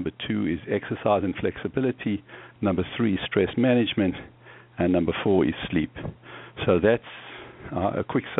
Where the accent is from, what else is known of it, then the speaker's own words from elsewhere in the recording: South Africa; born there; I was born in South Africa, and I went to medical school at the University of Cape Town